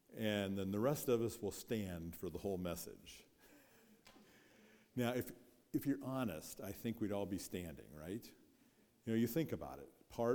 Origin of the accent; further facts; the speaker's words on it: Pella, Iowa, United States; Your pastor grew up in the same church that I grew up in Berean Baptist Church in Pella, Iowa